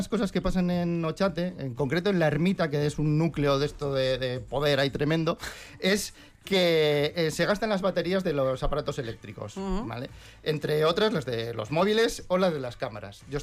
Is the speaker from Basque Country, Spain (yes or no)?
yes; Bilbao, Basque Country, Spain; born there; Nací en Begoña, no puedo evitarlo.